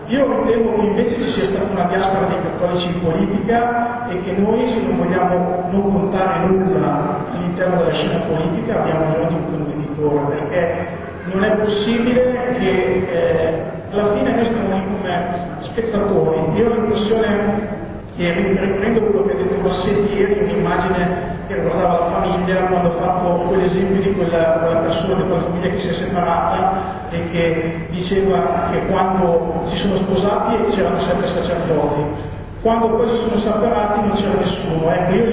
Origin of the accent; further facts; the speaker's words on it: Castel Goffredo, Lombardy, Italy; vengo da Castelgofredo